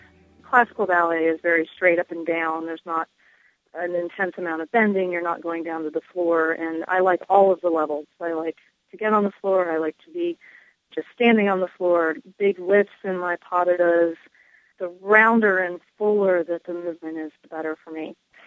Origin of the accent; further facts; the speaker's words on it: Winston-Salem, North Carolina, United States; now in Asheville, United States; I grew up in Winston, and I was just one of those kids who had to perform.